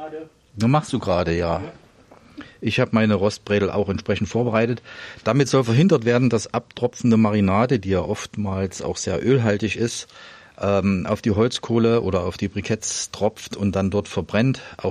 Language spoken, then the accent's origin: German; Thuringia, Germany; Ja, ich bin ja als Thüringer so ein bisschen Bratwurst sozialisiert.